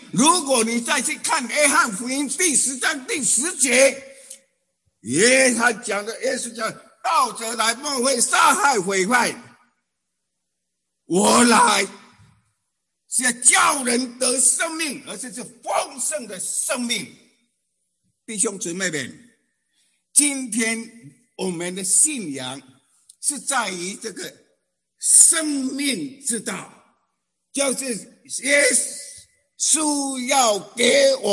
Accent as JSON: {"language": "Chinese", "country": "Taiwan", "tie": "born or raised there", "said": "我是出生在一个乡下，台湾的乡下，农民的子弟 ，OK， 家庭贫苦。"}